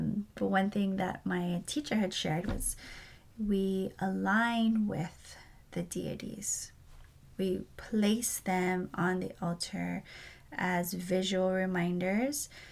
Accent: Hawaii, United States; And, you know, as a Hawaiian, like, our rituals get a little, I don't know, confusing, I guess, because there's still a lot of hukihuki with Christianity and being Hawaiian.

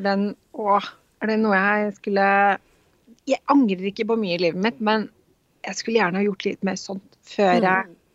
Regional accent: Strømmen, Akershus, Norway; born there; Jeg ble født på Strømmen, rett utenfor Oslo.

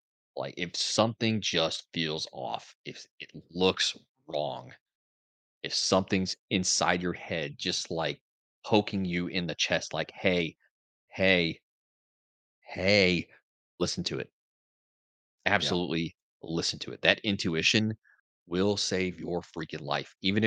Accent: Indianapolis, Indiana, United States; It happened in Greenwood, Indiana. My hometown was Indianapolis.

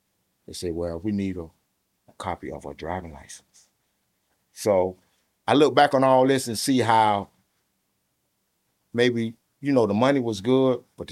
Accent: Jacksonville, Florida, United States; I say, I'm from Jacksonville.

